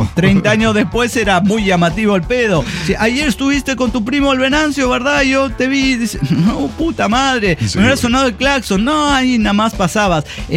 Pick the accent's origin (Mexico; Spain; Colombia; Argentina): Mexico; Zacatecas; now in Guadalajara, Mexico; recuerden que soy de Zacatecas, pero estoy viviendo en Guadalajara